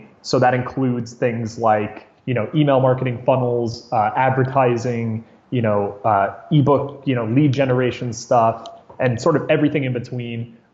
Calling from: Santa Barbara, California, United States; I'm calling in from Santa Barbara, California.

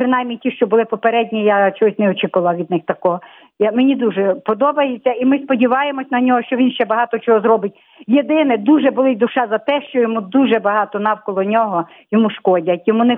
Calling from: Lutsk, Volyn Oblast, Ukraine; з Луцька.

